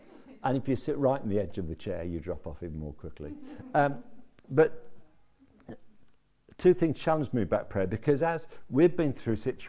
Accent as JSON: {"language": "English", "town": "Birmingham", "region": "West Midlands", "country": "United Kingdom", "said": "I'm from Birmingham, so we fast."}